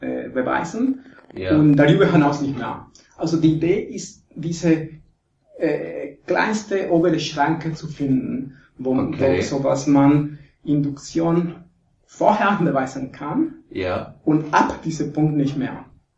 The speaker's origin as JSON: {"language": "German", "country": "Mexico", "tie": "born or raised there", "second_language": "German", "said": "Also ich habe in Mexiko die Schule gemacht und ich habe in Mexiko die Licenciatura gemacht."}